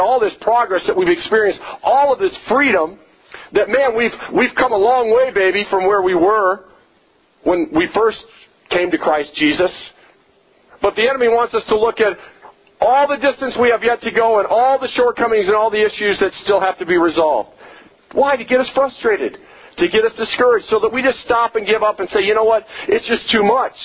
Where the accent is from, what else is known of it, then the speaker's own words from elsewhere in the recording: Midwest, United States; I grew up in the Midwest, and we go up north to Minnesota every summer